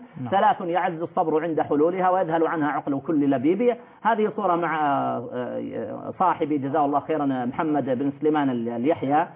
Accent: Saudi Arabia; تبوك عندنا في المملكة العربية السعودية

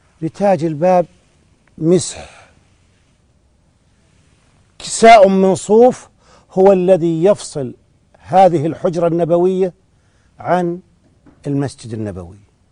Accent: Najd, Saudi Arabia; وهي اللي نسميها عندنا في نجد حجيرة،

